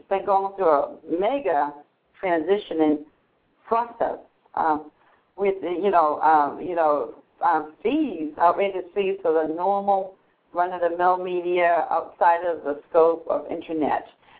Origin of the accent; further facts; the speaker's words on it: New England, United States; I'm a broadcaster from the New England area